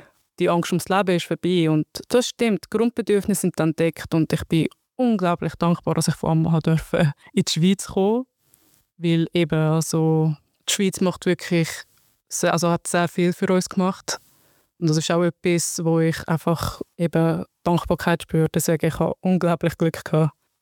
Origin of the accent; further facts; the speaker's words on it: Iraq; German is a second language; Und ich habe gewusst, etwas stimmt nicht aus dem Land, wo ich komme, dort, wo ich geboren bin.